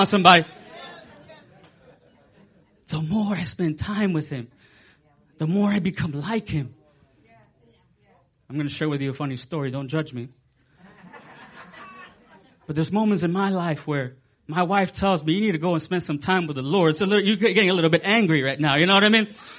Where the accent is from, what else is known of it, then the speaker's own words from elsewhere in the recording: Nicaragua; I come, from a poor family. I'm from Central America, Nicaragua.